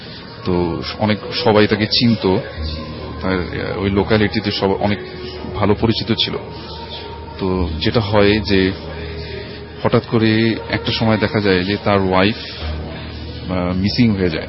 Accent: Dhaka, Dhaka Division, Bangladesh; পুরান ঢাকা থেকে এসেছি।

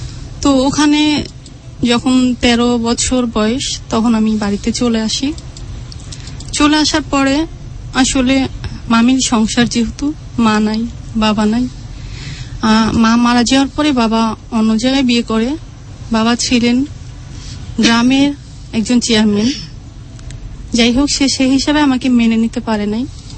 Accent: Jessore, Khulna Division, Bangladesh; born there; আমার জন্ম হয়েছে যশোরে, আমি যখন 7 মাস বয়স তখন আমার মা মারা যান

